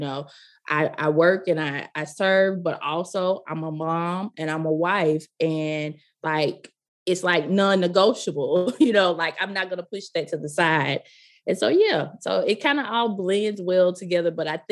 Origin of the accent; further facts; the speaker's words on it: the South, United States; accent: deep Southern; I live in the Mississippi Delta. You probably can tell that already from my deep Southern accent.